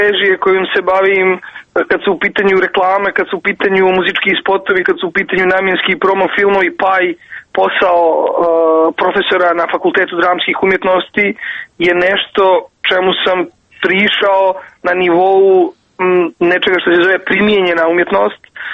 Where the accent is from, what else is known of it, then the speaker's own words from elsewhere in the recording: Podgorica, Montenegro; dosta lijepo se osjećamo ponovo otkrivajući svoje djetinjstvo u Titogradu